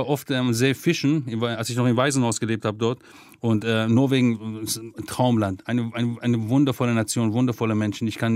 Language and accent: German; Ahvaz, Khuzestan, Iran; aber wenn ich an die Stadt erinnere, dann an Karun, das ist, also Karun heißt auf Iranisch, das ist die Brücke über den See in Ahvaz